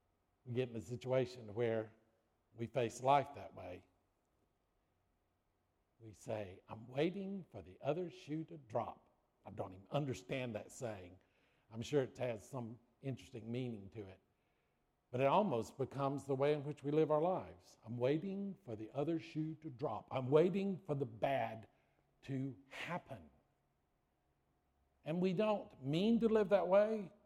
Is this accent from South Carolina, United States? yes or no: yes; South Carolina, United States; well, I'm from South Carolina, so I don't know what waiting on the Chinook means.